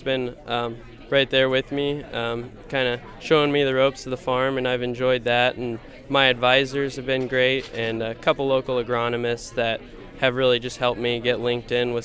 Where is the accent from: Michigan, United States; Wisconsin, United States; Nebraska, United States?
Nebraska, United States; Cortland; I was from the Norris FFA chapter and call home in Cortland, Nebraska, southeast Nebraska.